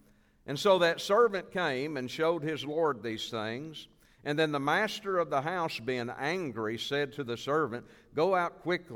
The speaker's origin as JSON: {"language": "English", "region": "Arkansas", "country": "United States", "tie": "born or raised there", "said": "You know, I'm a native of Arkansas. I'm born and raised in Arkansas up in the northwest corner."}